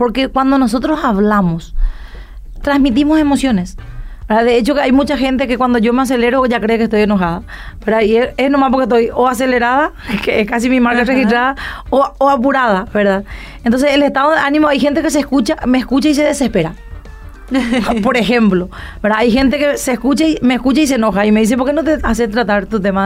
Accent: Encarnación, Itapúa, Paraguay; yo vengo uh-huh. del interior, yo soy de Encarnación, ¿verdad?

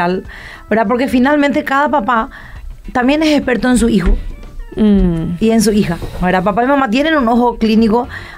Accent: Encarnación, Itapúa, Paraguay; yo vengo uh-huh. del interior, yo soy de Encarnación, ¿verdad?

